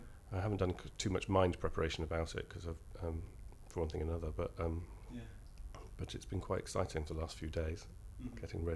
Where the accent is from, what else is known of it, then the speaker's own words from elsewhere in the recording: Norwich, East of England, United Kingdom; also born or lived in South Pacific; now in London, United Kingdom; I was, in fact, born in the South Pacific, which is slightly in a colony in the South Pacific. And then I grew up in Norfolk, in Norwich. Went to university up in Durham and then came down to London. And I've been in London for 15 years now.